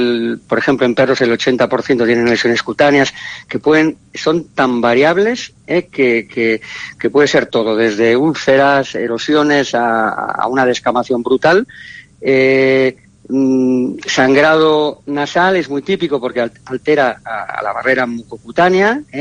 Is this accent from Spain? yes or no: yes; Barcelona, Catalonia, Spain; porque yo soy de Barcelona y allí es una zona endémica.